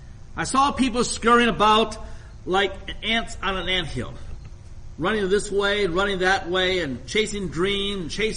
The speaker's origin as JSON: {"language": "English", "town": "Detroit", "region": "Michigan", "country": "United States", "said": "But you people here know that I'm from Detroit. I'm from the big city."}